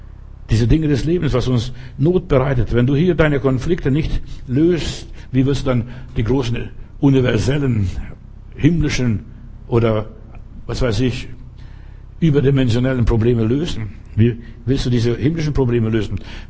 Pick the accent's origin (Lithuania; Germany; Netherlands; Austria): Lithuania; Klaipėda, Klaipėda County; hier sieht es genauso aus wie bei uns zu Hause in Litauen, in Memel